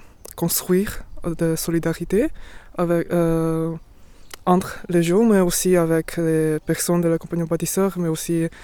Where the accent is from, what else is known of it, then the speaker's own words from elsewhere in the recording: Rome, Lazio, Italy; Je viens d'Italie, à Rome.